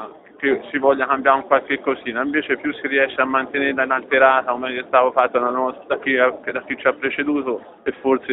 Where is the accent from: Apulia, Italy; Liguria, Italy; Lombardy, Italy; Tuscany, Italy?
Tuscany, Italy; Siena; Ma da senese io come voi penso sono innamorato della festa di Siena, del palio in generale